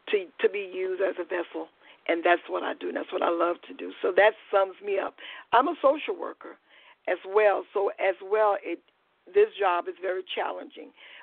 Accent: Lauraville, Louisiana, United States; I'm from Louisiana in a little town called Lauraville. It's a very small town. I'm one of 10 children.

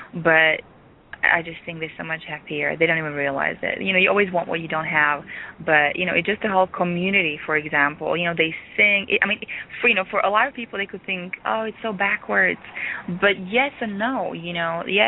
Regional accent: Czechia; also born or lived in Czechoslovakia; But really, organic, I remember, you know, when I was growing up in Czechoslovakia, which was, you know, I mean, you guys were so much more developed and industrialized and capitalized than we were.

